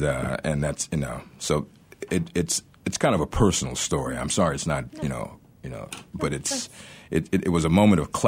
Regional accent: Dallas, Texas, United States; I think proximity. I mean, I grew up in Dallas and you know, back then, and I was looking around for a college I could afford.

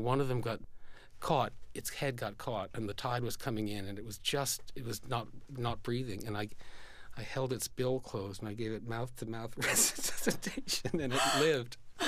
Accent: Tavern Island, Connecticut, United States; also born or lived in Richfield; No, I was born in Richfield, but I was actually moved from there when I was about 4. We moved to an island off the coast of Connecticut in Long Island Sound, which is half a mile offshore.

